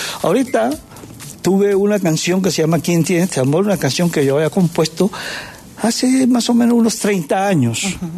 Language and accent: Spanish; Chiriguaná, Cesar, Colombia; Yo estaba en mi pueblo, en Chiriguaná